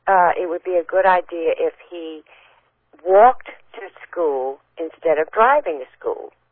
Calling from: New Orleans, Louisiana, United States; From New Orleans.

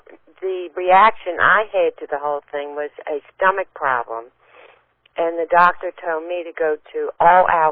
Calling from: New Orleans, Louisiana, United States; From New Orleans.

